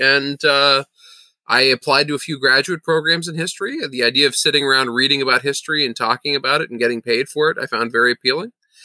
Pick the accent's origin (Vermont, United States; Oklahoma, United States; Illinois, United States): Vermont, United States; I grew up in Vermont. I grew up a New York Jets fan.